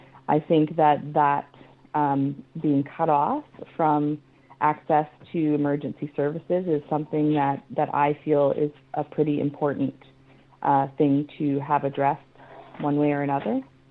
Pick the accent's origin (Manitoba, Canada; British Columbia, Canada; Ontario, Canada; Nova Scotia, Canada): Nova Scotia, Canada; Middle Sackville; where I grew up in Middle Sackville, or Midgick.